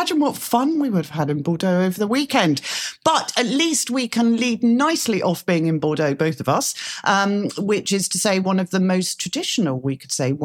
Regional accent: London, United Kingdom; who is actually based in my hometown of London.

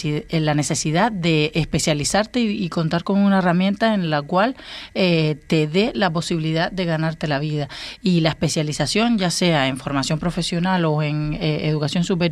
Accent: Canary Islands, Spain; pero por ejemplo para mí, que yo soy de Fuerteventura

